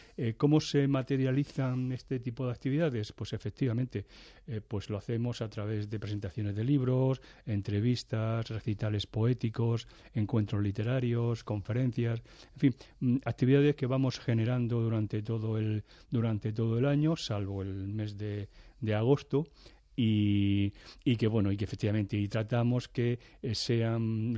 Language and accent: Spanish; Cartagena, Region of Murcia, Spain; pues yo soy cartagenero, soy de aquí